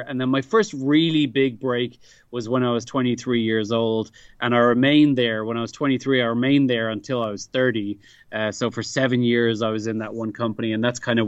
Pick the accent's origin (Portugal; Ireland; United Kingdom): Ireland; Dublin, Leinster; now in United States; I am originally from Dublin in Ireland, and I moved to the U.S. 7 years ago.